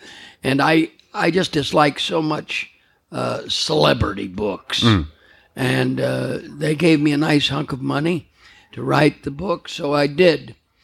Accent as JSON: {"language": "English", "town": "Brooklyn", "region": "New York", "country": "United States", "tie": "born there", "said": "I was born in Brooklyn, New York."}